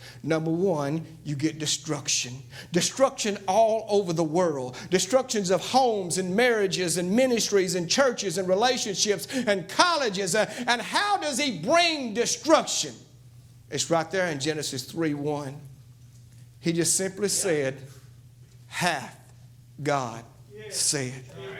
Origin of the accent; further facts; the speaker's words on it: the South, United States; I'm from the Bible Belt, and I'm going to tell you, I've always respected the Bible.